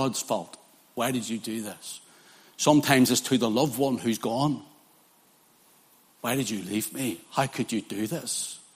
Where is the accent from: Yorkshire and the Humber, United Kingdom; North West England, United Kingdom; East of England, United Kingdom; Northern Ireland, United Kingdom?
Northern Ireland, United Kingdom; when I was a wee boy, growing up in the Troubles, my father was mechanic for the 10th UDR.